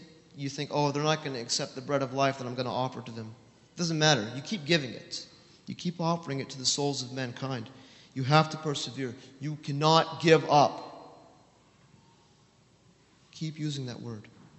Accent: United States; I grew up in the States, and I served as a U.S. Marine when I was in the States, okay?

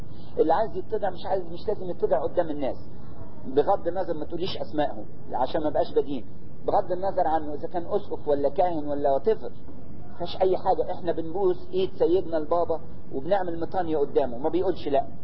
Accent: Egypt; عندنا في مصر

